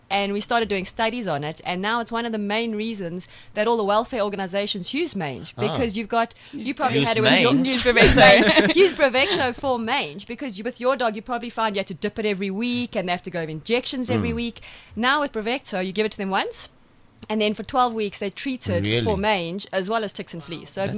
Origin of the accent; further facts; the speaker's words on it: South Africa; The surname is Polish, yes. But I'm good South African.